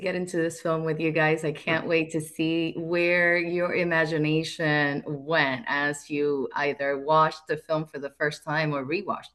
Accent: Cuba; growing up in Cuba

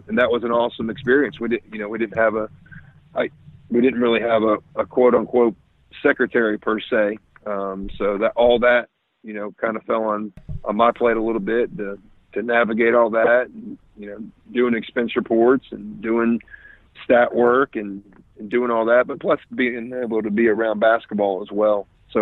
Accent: Raleigh, North Carolina, United States; But growing up in Raleigh, North Carolina, where obviously basketball, college basketball at that, is kind of held on a pedestal a little bit.

